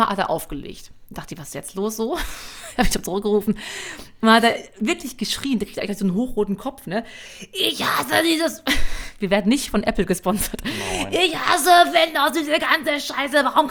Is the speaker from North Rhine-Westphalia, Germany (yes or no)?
yes; North Rhine-Westphalia, Germany; Da bin ich als Sauerländer Kind, wo ich ja wirklich herkomme